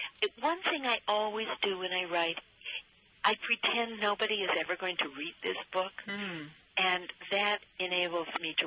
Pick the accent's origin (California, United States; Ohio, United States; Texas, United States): Ohio, United States; Cleveland Heights; moved away as an adult; now in New York, United States; I was raised in Cleveland, Ohio, in the suburb Cleveland Heights. And when I got to be 20, I took off for New York, and I really seldom looked back.